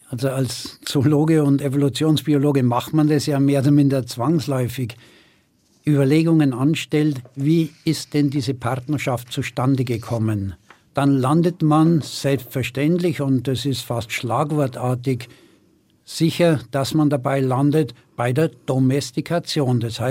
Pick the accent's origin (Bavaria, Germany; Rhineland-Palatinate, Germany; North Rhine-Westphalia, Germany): Bavaria, Germany; ich bin am Kriegsende geboren worden, am 17. April 1945, also wenige Tage vor Kriegsende. Mein Vater ist im Krieg, in der letzten Phase des Kriegs, im Januar vorher noch ums Leben gekommen. Das heißt, in diesem kleinen niederbayerischen Dorf wuchs ich ziemlich allein auf.